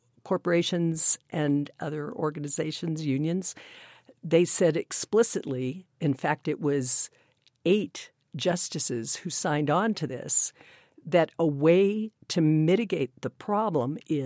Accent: California, United States; Or, and I'm from California, so I understand that.

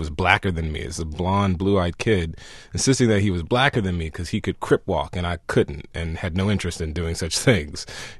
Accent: Houston, Texas, United States; But also, it was close to L.A., and, you know, I was from Houston, Texas.

